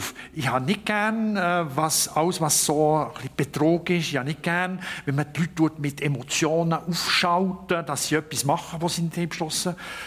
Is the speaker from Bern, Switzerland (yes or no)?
yes; Bern, Switzerland; ich bin ein Berner, oder das geht ganz langsam bei mir, vom Jura, die sind ein bisschen mehr direkt, aber das sind ja Berner